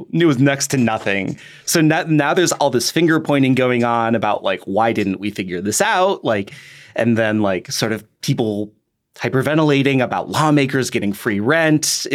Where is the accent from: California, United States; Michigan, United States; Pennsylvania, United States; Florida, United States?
Michigan, United States; Detroit; Pothole City. I come from Detroit. I know all about potholes.